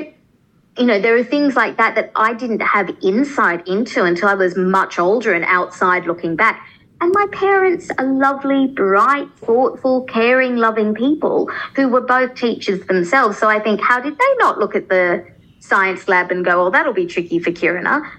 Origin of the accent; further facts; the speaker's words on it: Australia; as an Australian who, it was great, I was, you know, integrated into my local mainstream schools. I became vice captain of my high school.